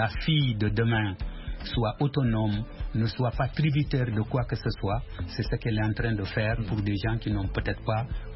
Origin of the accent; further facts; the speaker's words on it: Senegal; On est sénégalais